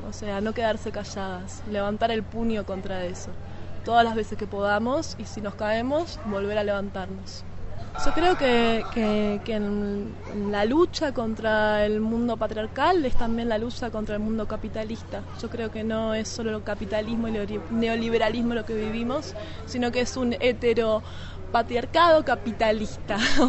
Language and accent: Spanish; Uruguay; vengo de Uruguay.